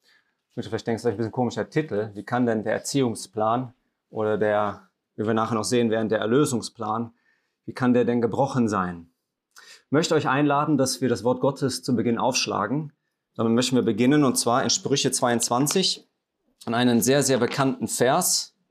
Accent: North Rhine-Westphalia, Germany; accent: Rhenish; now in Black Forest, Germany; Wie man hört an meiner Aussprache, ich komme nicht aus dem Schwarzwald, sondern mehr aus dem Kölner Raum, aus dem Rheinischen. Und bin jetzt aber seit fast jetzt genau in einer Woche, 2 Jahren jetzt im Schwarzwald, im Nordschwarzwald.

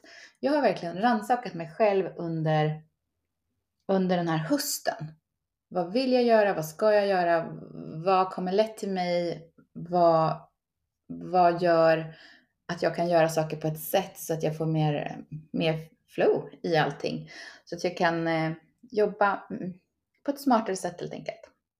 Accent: Västerås, Västmanland County, Sweden; jag cyklade runt där jag bodde hemma i Västerås med en egengjord tidning

